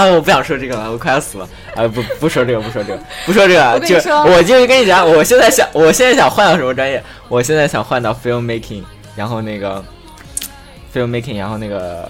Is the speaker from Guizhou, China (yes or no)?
no; Jiangyin, Jiangsu, China; 我因为我老家江苏无锡江阴的嘛